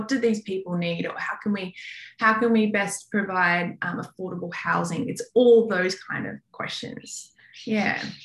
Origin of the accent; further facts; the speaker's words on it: Australia; And as an Aussie, I'm not used to cold.